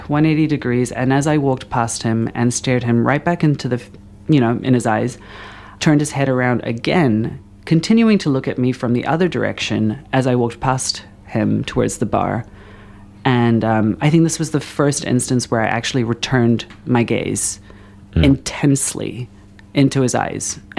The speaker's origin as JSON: {"language": "English", "country": "New Zealand", "said": "I'm from Aotearoa, New Zealand, just like you.\""}